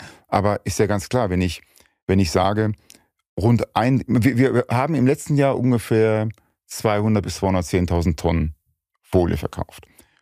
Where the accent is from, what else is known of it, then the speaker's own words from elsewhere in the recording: Dortmund, North Rhine-Westphalia, Germany; ich bin jetzt aus dem Ruhrgebiet, wie du weißt, aus Dortmund